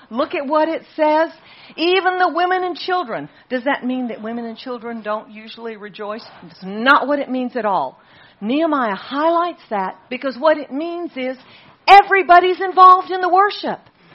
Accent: Singapore; When I was growing up in Singapore

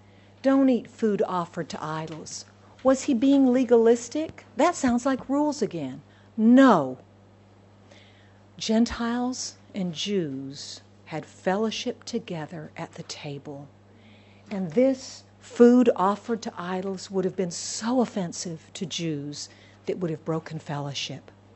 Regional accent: Singapore; when I was in Singapore, when I was growing up in Singapore

